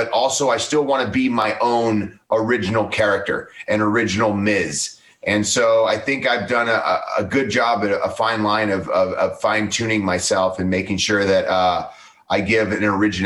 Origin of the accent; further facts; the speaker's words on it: Parma, Ohio, United States; Like, I'm from Parma, Ohio. When you're from Parma, Ohio, you know, you go to college, you get it after college, you go back home